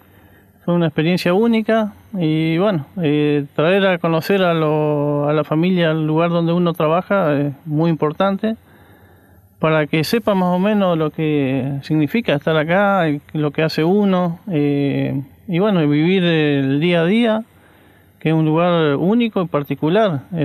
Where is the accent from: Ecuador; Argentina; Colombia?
Argentina; Chajarí, Entre Ríos; Bueno, vengo de Entre Ríos, de Chajarí, precisamente, una ciudad.